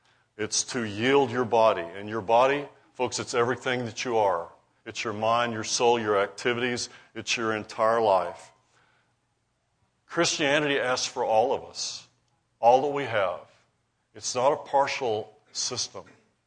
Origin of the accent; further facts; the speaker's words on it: Roswell, New Mexico, United States; I'm from Roswell, New Mexico.